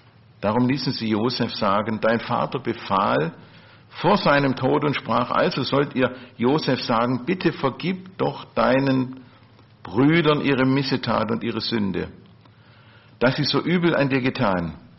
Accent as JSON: {"language": "German", "region": "Baden-Württemberg", "country": "Germany", "said": "So als Schwabe hat man da mit Englisch immer seine Not."}